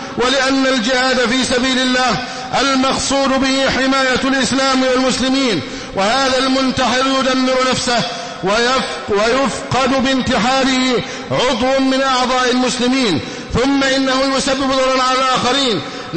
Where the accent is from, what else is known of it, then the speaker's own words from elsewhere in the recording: Egypt; أن يحفظ بلدنا مصر أمنا أمانا